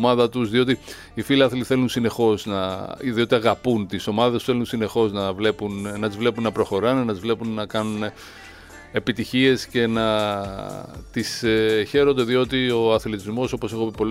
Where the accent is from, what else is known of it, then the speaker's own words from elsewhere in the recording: Rethymno, Crete, Greece; αύριο φεύγει για Κρήτη και για Ρέθμνες διακοπές. Δημήτρη, θα πας στην ιδιαίτερη πατρίδα μου